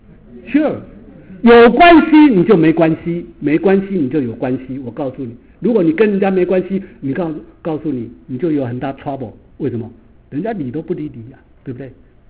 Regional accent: Taiwan; 因为我会台语，我从台湾来

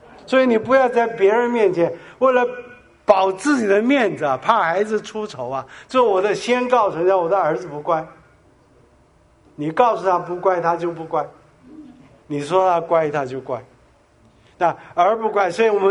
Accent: South Korea; 像我在韩国长大的时候，在这个韩战之前呢

